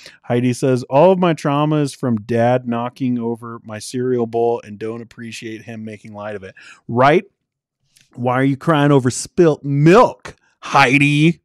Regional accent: Seattle, Washington, United States; You know, I'm from Seattle, so we got all the emos.

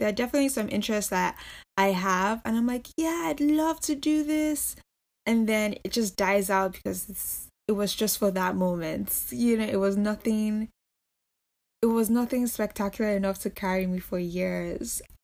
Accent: Nigeria; moved away; So I'm growing up in Nigeria and I'm just like, these are my goals. I didn't feel like I could achieve them in Nigeria. So I always had this mentality or this thinking that I am moving out.

